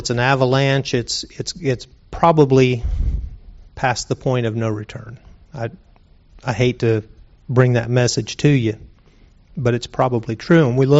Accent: Kansas, United States; born there; I was born in Kansas 54 years ago. And I was born out in the sticks in Kansas where there weren't any sticks.

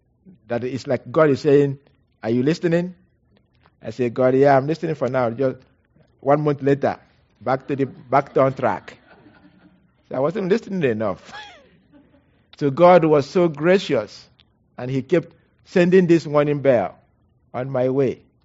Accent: Nigeria; I was born in Nigeria. So I knew my spiritual gift. I believe probably when I was between 9 and 12 years old. People came to our village, small village, and presented the gospel.

